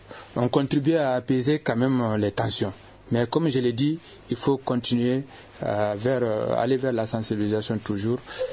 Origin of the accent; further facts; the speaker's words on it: Bankas, Mopti, Mali; Personnellement, moi je viens du cercle de Bankas.